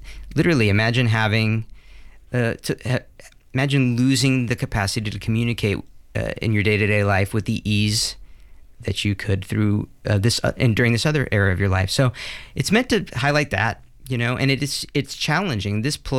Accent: Miami, Florida, United States; born there; Certainly speaking for myself, but I was born in Miami to parents that came over as kids with my grandparents

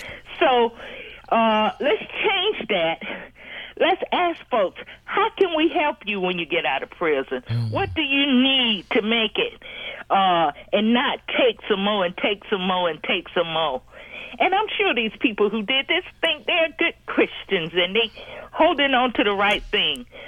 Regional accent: the South, United States; I'm from the South, and of course, some of my relatives have been to jail.

